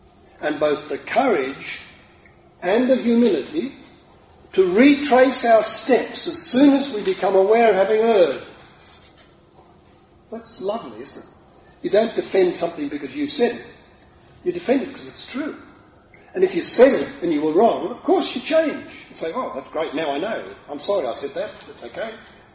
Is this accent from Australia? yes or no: no; Ireland; much as I love Ireland, to go and then start a university with peat bog Irish like me.